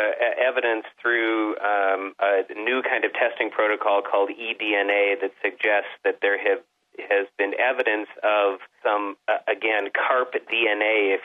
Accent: Great Lakes, United States; I was born and raised in the Great Lakes, spent my whole career here

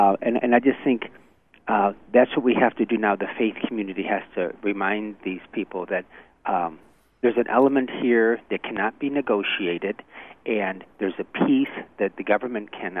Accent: St. Louis, Missouri, United States; I'm from St. Louis, and anybody who says it's not, I don't think they're being realistic.

